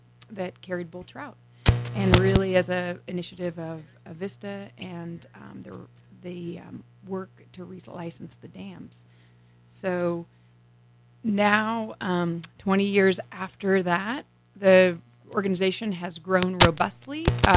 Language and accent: English; Elk City, Idaho, United States; I grew up in Idaho. I grew up in Moscow, Idaho, in a little town called Elk City, Idaho, which not many people know about.